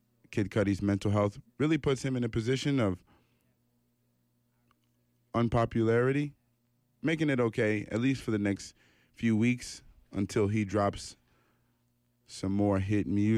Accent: United States; now in Canada; so I'm an American, and we like to think of Canadians as pretty generally friendly people, because that was my impression before I moved here.

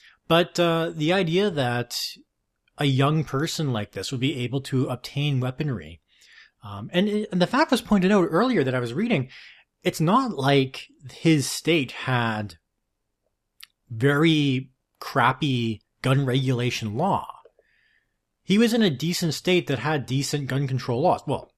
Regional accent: Vancouver, British Columbia, Canada; Growing up here in Canada, growing up in Vancouver

